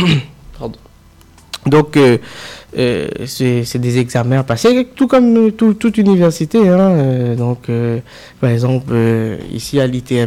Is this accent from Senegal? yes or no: no; Réunion, France; Donc, pour faire court, il faut savoir que je suis né à La Réunion.